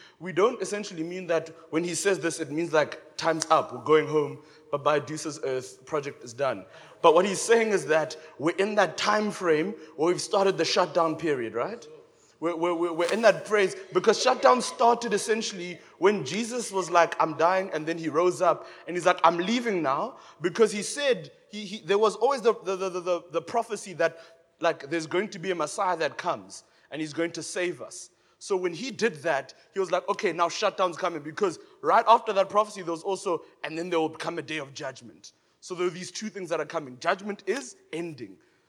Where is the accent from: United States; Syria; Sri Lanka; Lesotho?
Lesotho; I think you said I'm from Lesotho.